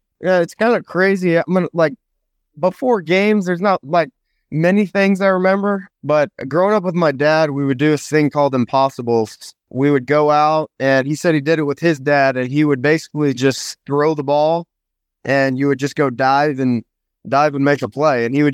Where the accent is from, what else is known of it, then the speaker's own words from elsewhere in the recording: Fontana, California, United States; Grew up in Fontana, California. Yeah, we just a park right by our house.